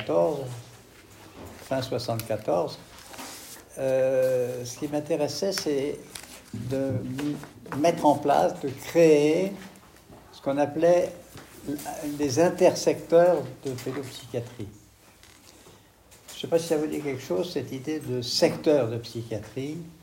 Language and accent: French; Paris, Île-de-France, France; J'ai fait toute ma formation à Paris, hein, je suis parisien d'origine, donc dans les hôpitaux de la science publique parisienne. Et puis je suis parti en province, d'abord à Brest